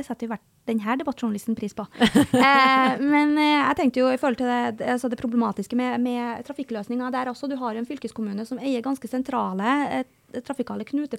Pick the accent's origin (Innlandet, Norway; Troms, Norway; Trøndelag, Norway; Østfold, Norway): Trøndelag, Norway; Verdal; Jeg kommer jo fra Verdalen.